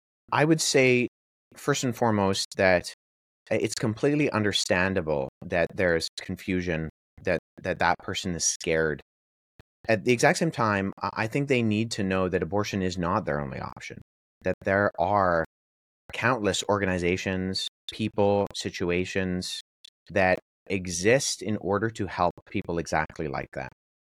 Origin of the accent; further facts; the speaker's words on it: Canada; I'm Canadian